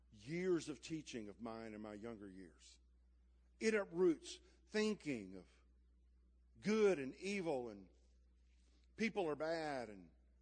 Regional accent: Louisiana, United States; I'm from Louisiana, so speaking is difficult.

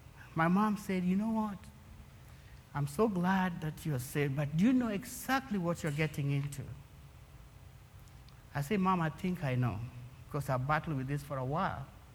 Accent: Kenya; born there; So, back home, I was born in Kenya, for those who don't know.

